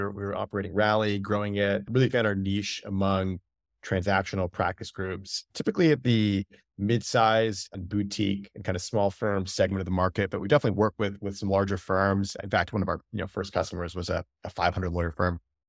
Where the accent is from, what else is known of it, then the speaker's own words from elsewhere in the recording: Toronto, Ontario, Canada; went to school in Canada, where I grew up in the Toronto area.